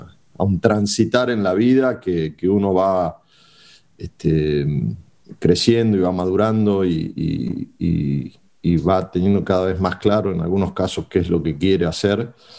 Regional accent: Salta, Argentina; born there; como yo nací en Salta y siempre digo que me siento más latinoamericano que argentino, digamos, los que nacemos en el norte tenemos esa conexión profunda con Latinoamérica, que viene por lo andino, por lo ancestral.

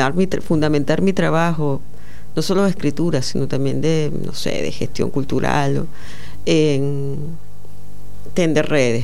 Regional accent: Chacao, Miranda, Venezuela; Sí, yo soy de Chacao, justamente.

